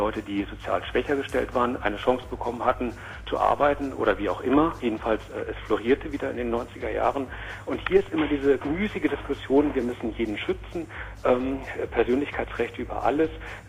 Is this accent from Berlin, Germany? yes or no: yes; Berlin, Germany; born there; ich bin gebürtiger Berliner